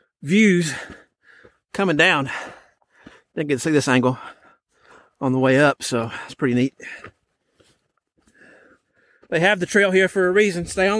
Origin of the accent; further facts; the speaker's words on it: Texas, United States; My very first one was in my home state of Texas, Guadalupe Peak.